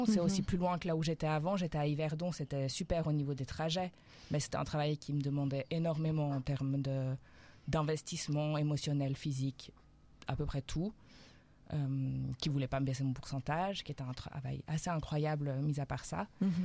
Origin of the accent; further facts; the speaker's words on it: Thonon-les-Bains, Auvergne-Rhône-Alpes, France; J'ai grandi à Thonon-les-Bains, donc c'est pas très loin.